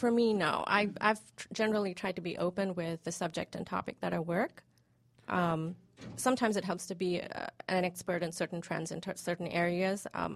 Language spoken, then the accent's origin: English; India; I am from India, so I'm familiar with British English as opposed to American English.